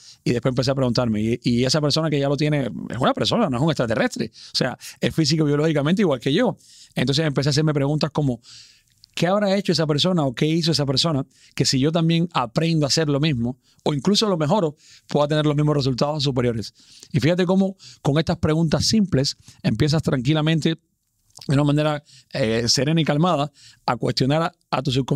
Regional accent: Cuba; soñar tan grande en mi país natal, en Cuba, era algo que era criticado

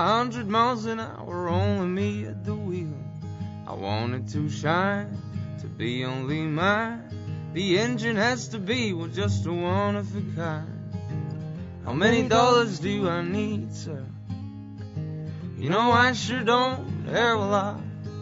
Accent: Mosfellsbaer, Capital Region, Iceland; We're from Iceland. We're from a small town called Mosfellsbær, which is like a 50-minute drive from the capital, Reykjavik.

